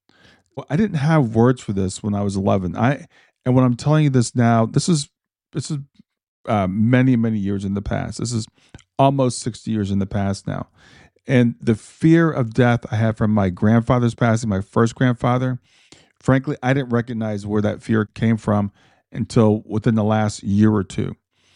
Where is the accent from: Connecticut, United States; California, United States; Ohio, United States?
Ohio, United States; Columbus; I grew up in Columbus, Ohio, here in the United States.